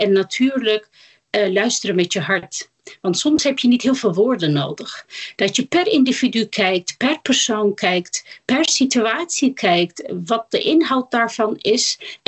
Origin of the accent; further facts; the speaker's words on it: Netherlands; Ik ben van Turkse komaf. Ik woon mijn hele leven lang al in Nederland. Dus al 49 jaar.